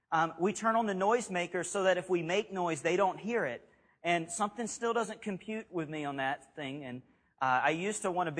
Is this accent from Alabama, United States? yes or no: yes; Alabama, United States; Where we grew up in Alabama, we have hurricanes that come up in the Gulf all the time.